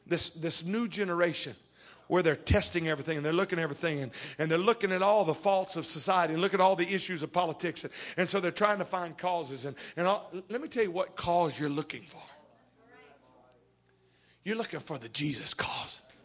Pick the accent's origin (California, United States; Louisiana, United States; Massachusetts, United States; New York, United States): Louisiana, United States; I'm from Louisiana. Everything needs gravy on it.